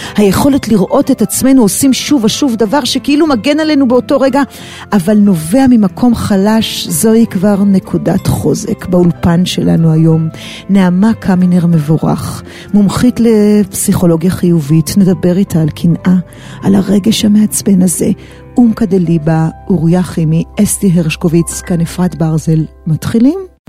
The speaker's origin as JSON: {"language": "Hebrew", "town": "Herzliya", "region": "Tel Aviv District", "country": "Israel", "tie": "born or raised there", "said": "כשאני גדלתי בהרצליה"}